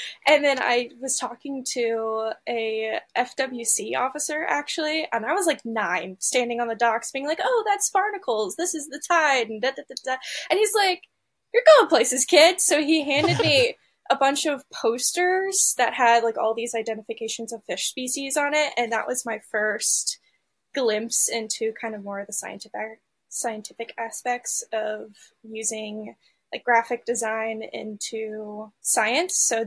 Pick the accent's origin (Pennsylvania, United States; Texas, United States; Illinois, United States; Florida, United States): Florida, United States; Sarasota; So I'm from Florida, born and raised. I grew up in the Sarasota area, actually, and there's a local aquarium there.